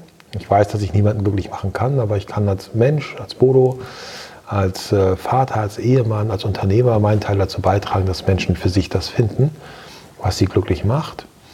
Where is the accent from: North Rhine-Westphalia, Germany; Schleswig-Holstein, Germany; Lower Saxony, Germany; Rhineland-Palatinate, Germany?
Lower Saxony, Germany; ich bin aus Friesland geboren, ich bin aus Friesland groß geworden, ich war dann zwischenzeitlich in der Weltgeschichte unterwegs und bin dann wieder zurückgekehrt nach Ostfriesland. Und das ist wirklich meine Heimat und ich spüre dort eine tiefe Verwurzelung.